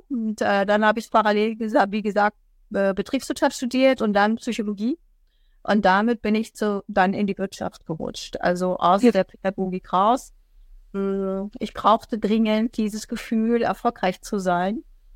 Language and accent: German; Brandenburg, Germany; Ich komme tatsächlich aus dem Land Brandenburg. Ich bin noch ein Jungpionier gewesen